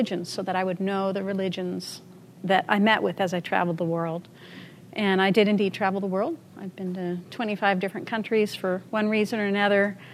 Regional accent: Seattle, Washington, United States; I was born in Seattle and raised as a pagan here in the Seattle culture.

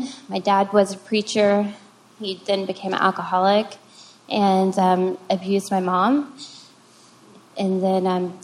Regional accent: Jacksonville, Florida, United States; I grew up in Florida, Jacksonville, Florida

